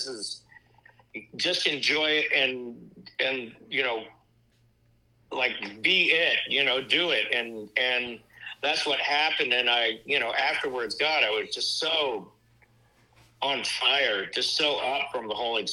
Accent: Kansas City, Missouri, United States; Growing up in Kansas City, go Chiefs.

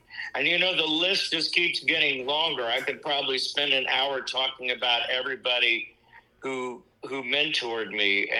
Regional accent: Kansas City, Missouri, United States; Growing up in Kansas City, go Chiefs.

